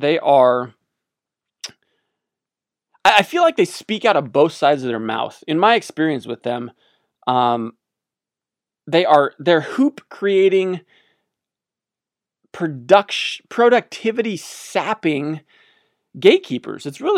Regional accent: Albuquerque, New Mexico, United States; But growing up in New Mexico, in Albuquerque, a lot of the streets, they slope towards or away from, whichever way you're aiming.

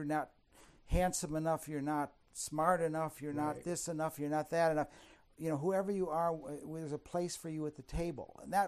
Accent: Chicago, Illinois, United States; I grew up in Chicago, just outside of Chicago. Mm-hmm. Went to school in Chicago.

